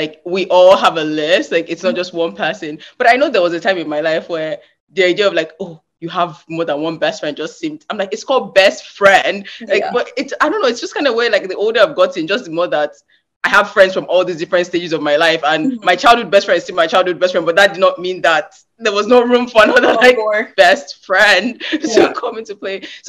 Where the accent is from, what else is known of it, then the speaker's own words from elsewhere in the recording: Ikorodu, Lagos, Nigeria; now in Washington, D.C., United States; she grew up in Port Harcourt, I grew up in Ikorodu, super far, we barely saw each other